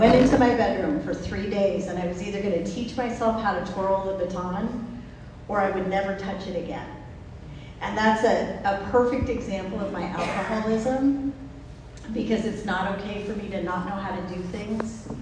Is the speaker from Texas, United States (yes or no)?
no; Stockton, California, United States; born there; So I was born in Stockton, California, and that's why I'm an alcoholic. I had poor Stockton. It's a lovely place. Great sunset.